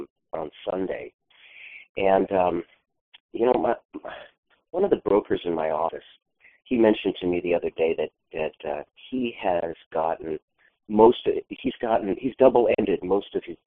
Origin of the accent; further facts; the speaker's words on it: Lafayette, California, United States; Lafayette, California, Bay Area.